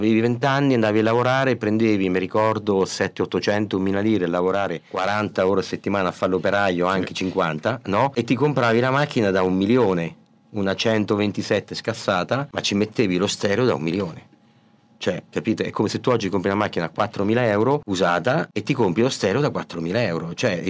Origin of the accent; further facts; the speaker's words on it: Civitanova Marche, Marche, Italy; Io, per esempio, so di Civitanova, io mi ricordo tantissime band